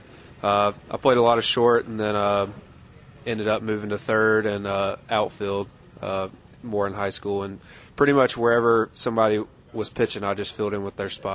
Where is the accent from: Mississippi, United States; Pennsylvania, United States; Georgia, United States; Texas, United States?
Mississippi, United States; Tupelo; I'm from Tupelo, Mississippi, and my dad was a basketball coach